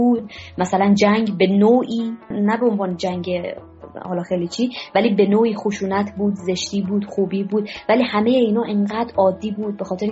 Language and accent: Persian; Afghanistan; به عنوان یک افغانی